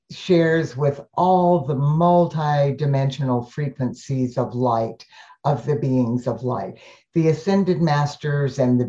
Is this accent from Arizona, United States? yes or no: yes; Tucson, Arizona, United States; And this was a class that I had, in my hometown of Tucson, Arizona, and a series of seven Monday nights, a series of classes.